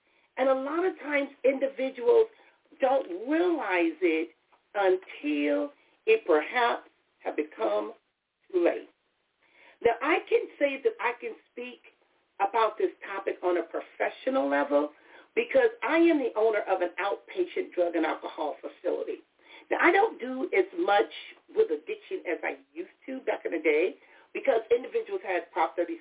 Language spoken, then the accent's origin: English; Compton, California, United States; You know, I grew up in Compton, California, which many of you know. And growing up in Compton, I saw a lot of things.